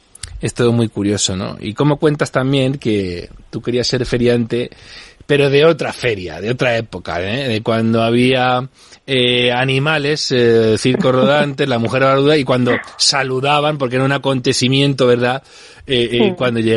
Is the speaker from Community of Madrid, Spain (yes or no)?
yes; Alcobendas, Community of Madrid, Spain; cuando era pequeño yo deseaba que fueran las fiestas de... Yo me crié en Alcobendas